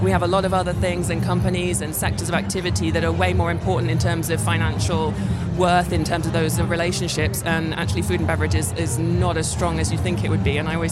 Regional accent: England, United Kingdom; also born or lived in France / Switzerland; So I'm actually British. I grew up in an English family in England, fell in love with French as a child, and followed that dream all the way through. I'm married to a French man. I lived in France and French-speaking Switzerland for many years, and I'm fluent in French now. And we moved to Georgia in 2019.

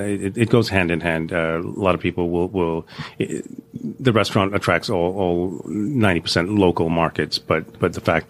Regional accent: Hong Kong; We grew up in Hong Kong, so we have a lot of Asian influence.

